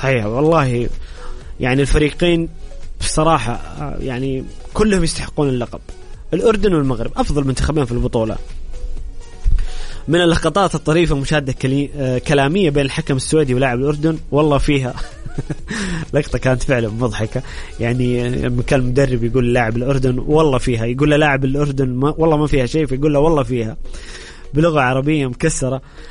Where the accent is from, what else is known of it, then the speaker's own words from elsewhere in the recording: Saudi Arabia; نحن كسعوديين نتحمل المسؤولية وراضين